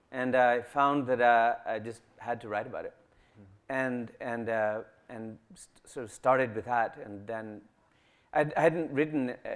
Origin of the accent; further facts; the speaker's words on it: Pakistan; my next book, he was very pleased to hear, is a memoir about growing up in Pakistan